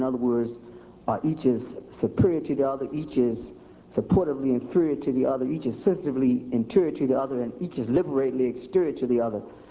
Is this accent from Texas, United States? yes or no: no; Kosciusko, Mississippi, United States